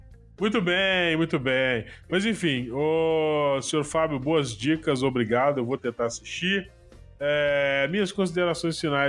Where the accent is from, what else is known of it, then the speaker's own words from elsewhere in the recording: Minas Gerais, Brazil; como bom cabreiro, né, porque eu sou de Minas